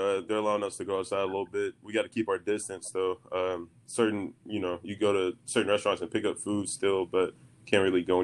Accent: Texas, United States; In Texas, early on, always rooted for the home team.

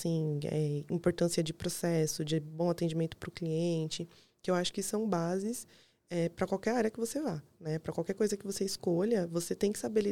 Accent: Osasco, São Paulo, Brazil; Em Osasco. Isso, que eu sou de Osasco.

